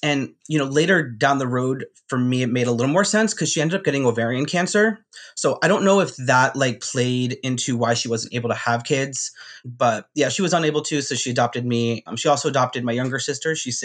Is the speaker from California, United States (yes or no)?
no; Randolph, New Jersey, United States; also born or lived in Arkansas; So originally, I grew up in Randolph, New Jersey. It is the suburbs of New York City.